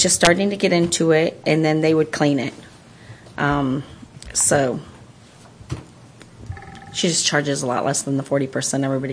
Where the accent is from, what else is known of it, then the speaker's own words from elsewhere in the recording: Texas, United States; Well, I'm originally from Texas. I've been there like 20 years